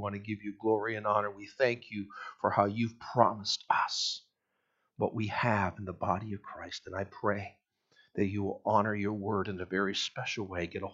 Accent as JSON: {"language": "English", "region": "New Hampshire", "country": "United States", "tie": "born or raised there", "also_born_or_lived": "Vermont", "said": "I was born in Vermont. I was raised in New Hampshire. I'm so confused."}